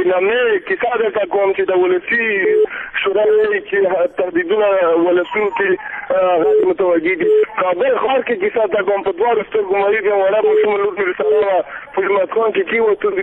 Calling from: Nangarhar, Afghanistan; زه په خپله د ننګرهار اوسېدونکی یم.

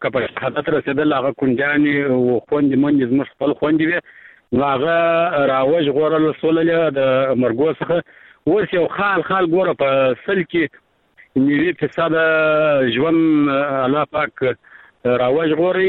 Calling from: Arghandab, Kandahar, Afghanistan; لکندار ولایت ارغندا ولسوالۍ سره د ټلیفون په کار شم خورې

